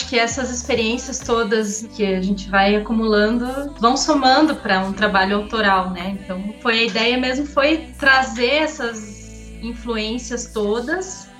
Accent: Curitiba, Paraná, Brazil; also born or lived in Uruguay; sou cantora e compositora aqui de Curitiba. Eu sou nascida no Uruguai, vim pra cá bem pequenininha. E então eu tenho essa forte conexão aqui com Curitiba. Cresci aqui.

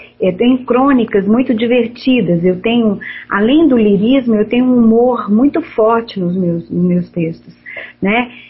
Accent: Minas Gerais, Brazil; Eu sou mineira

